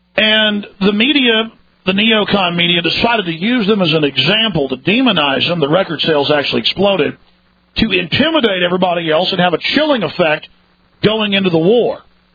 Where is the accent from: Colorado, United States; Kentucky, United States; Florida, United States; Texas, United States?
Texas, United States; I'm a Texan with 1830 on one side, 1844 on the other.